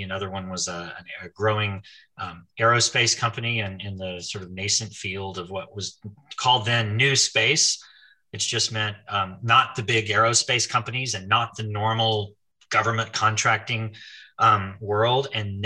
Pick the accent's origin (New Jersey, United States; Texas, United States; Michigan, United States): Texas, United States; Houston; I was born in Houston, in Briarcroft, which is a little sliver of a neighborhood, kind of out near Briar Grove, I guess. And went to the public schools here